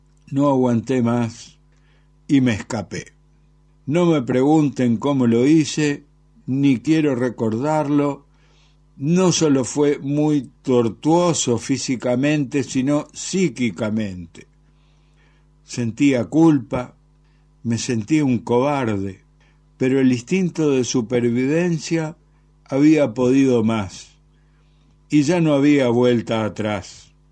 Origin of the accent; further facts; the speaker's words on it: Mostar, Federation of Bosnia and Herzegovina, Bosnia & Herzegovina; moved away as an adult; now in Argentina; Yo nací en Mostar, en Yugoslavia. Allí me crié siendo un niño muy feliz, y cuando solo tenía 20 años